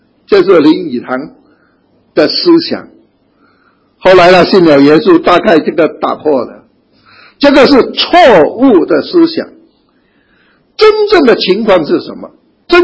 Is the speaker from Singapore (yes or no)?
yes; Singapore; 但是我是基督徒，新加坡的基督徒。我们都是新加坡人